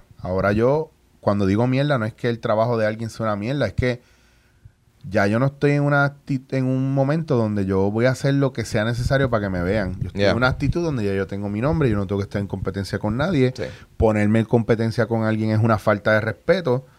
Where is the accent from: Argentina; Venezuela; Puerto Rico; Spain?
Puerto Rico; Y como puertorriqueños muchas veces hacemos eso.